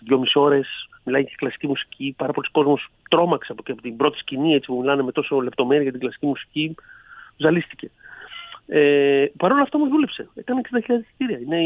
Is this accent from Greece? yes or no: yes; Greece; είναι λογικό ότι εμείς ως Έλληνες προτιμάμε την ταβέρνα, προτιμάμε το ποδόσφαιρο, προτιμάμε άλλα πράγματα.